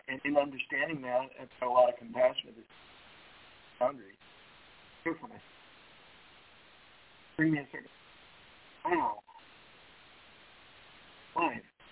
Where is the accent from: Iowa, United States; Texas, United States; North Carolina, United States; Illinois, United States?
Texas, United States; I won't kill him back because I'm from Texas, and that's what we do.